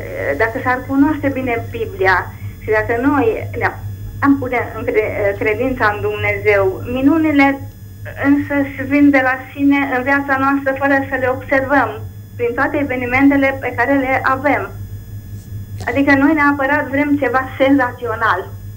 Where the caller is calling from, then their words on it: Arad, Arad County, Romania; sunt din Arad.